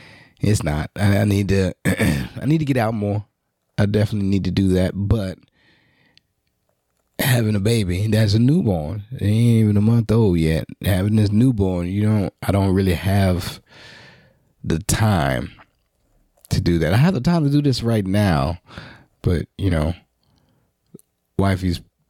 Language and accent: English; New Orleans, Louisiana, United States; Yeah, and I'm coming from New Orleans. We don't normally get 20 degree weather and shit.